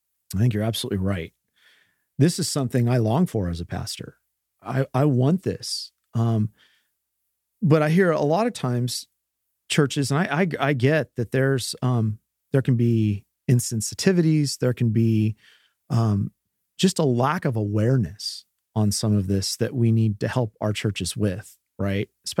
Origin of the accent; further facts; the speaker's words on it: Scotland, United Kingdom; I'm Scottish.